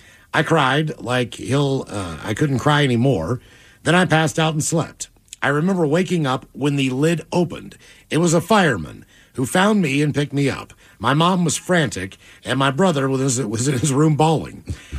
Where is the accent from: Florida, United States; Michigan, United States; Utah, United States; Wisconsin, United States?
Wisconsin, United States; West Bend; Well, I was born in Wisconsin, lived in an apartment after my parents divorced. My brother and I lived with my mother, Kitty Corner, from Regner Park in West Bend.